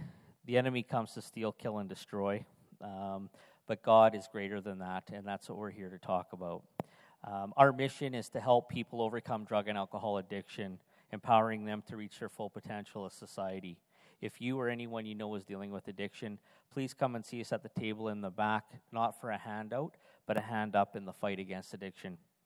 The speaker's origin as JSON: {"language": "English", "town": "Edmonton", "region": "Alberta", "country": "Canada", "said": "You know, I'm from Edmonton."}